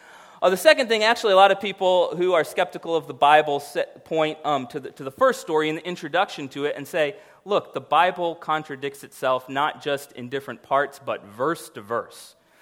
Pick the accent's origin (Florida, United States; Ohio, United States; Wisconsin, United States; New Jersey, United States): Florida, United States; You're stuck in Illinois. I can say that I'm from Florida. Like, there's no rivalry.